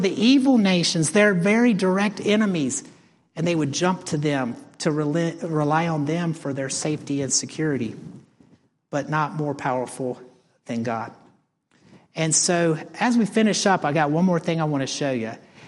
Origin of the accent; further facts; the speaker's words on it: Virginia, United States; now in Florida, United States; I'm like from Virginia. It's like, oh, this is really Florida-like.